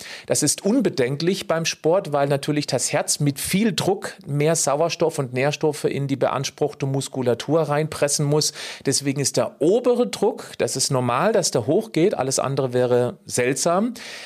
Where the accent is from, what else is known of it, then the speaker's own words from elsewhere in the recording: Kirchzarten, Baden-Württemberg, Germany; in meinem Heimatort in Kirchzarten im Dreisamtal.